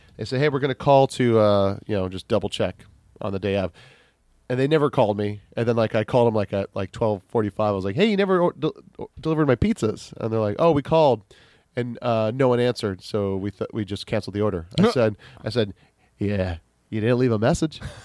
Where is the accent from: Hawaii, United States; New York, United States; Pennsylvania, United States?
Hawaii, United States; Kailua; I am from Kailua.